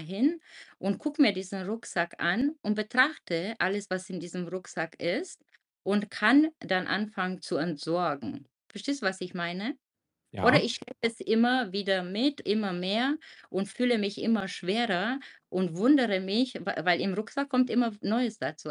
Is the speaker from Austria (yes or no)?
no; Romania; ich bin jetzt 47 und in der damaligen Zeit, ich bin in Rumänien aufgewachsen